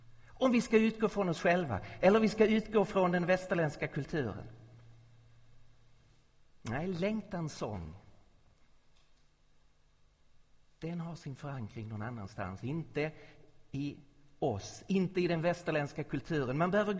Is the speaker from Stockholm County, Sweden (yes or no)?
no; Skåne, Sweden; Det är ju ingen hemlighet att jag är skåning.